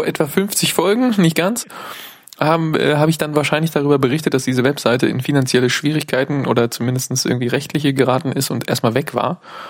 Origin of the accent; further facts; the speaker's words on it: East Germany, Germany; Ich gebe als Ossi zu Protokoll